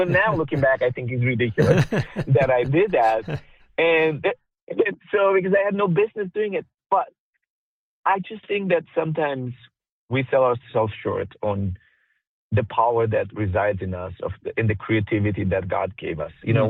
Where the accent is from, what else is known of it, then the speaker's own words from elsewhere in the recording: Romania; My background, I'm from Romania, but ethnically I'm Romani or Gypsy.